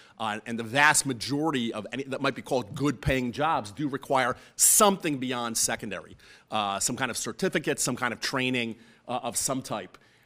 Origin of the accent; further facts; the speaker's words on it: New Jersey, United States; I actually didn't grow up in Vermont on a farm. I grew up in New Jersey on a farm. Back in a time when there actually were poultry farms in New Jersey.